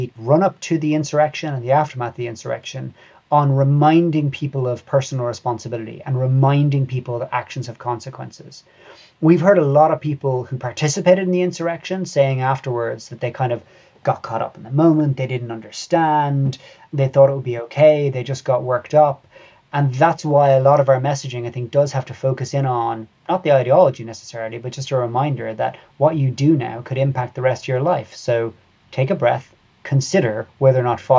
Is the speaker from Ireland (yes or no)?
yes; Cork, Munster, Ireland; I'm probably the last generation of Irish people that grew up with bombings on the news every day. To be clear as well, I grew up in Cork, which is the other end of the country, to where the conflict was primarily taking place.